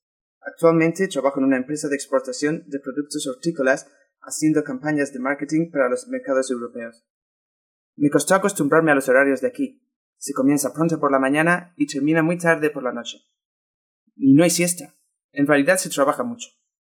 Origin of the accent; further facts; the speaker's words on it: United Kingdom; Spanish is a second language; y soy británico.